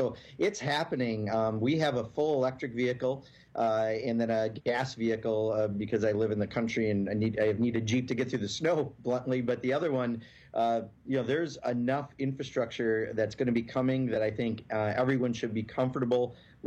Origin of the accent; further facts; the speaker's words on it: Kenosha, Wisconsin, United States; When I grew up in Kenosha, we made Jeeps in my hometown